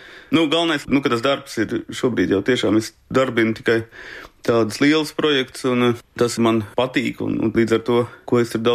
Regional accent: Riga, Latvia; Jā, nu, es esmu dzimis Rīgā, rīdznieks, bet visi man ģimene celsies no Latgales

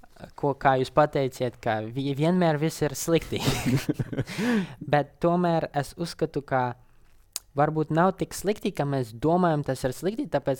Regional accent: Daugavpils, Latgale, Latvia; Es esmu kā no Daugavpils, esmu latvietis vispirms un tas vienmēr būs kā mana bāze.

